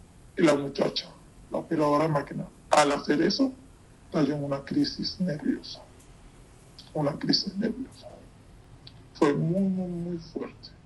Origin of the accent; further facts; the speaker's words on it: Venezuela; todos nos llamamos en todos los estados, como todo venezolano, tiene familia en cada estado